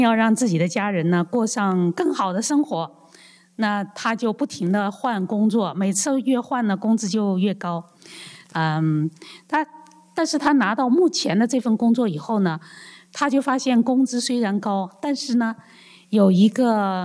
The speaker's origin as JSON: {"language": "Chinese", "country": "China", "said": "比如说我们为什么要生孩子呀我们中国人说那就是养儿防老"}